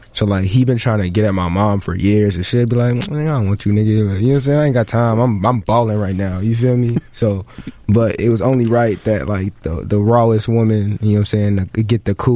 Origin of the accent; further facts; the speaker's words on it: Glenwood, Illinois, United States; also born or lived in Evanston; So I was born on the West End in Evanston, and then from there we moved to like this south burb called Glenwood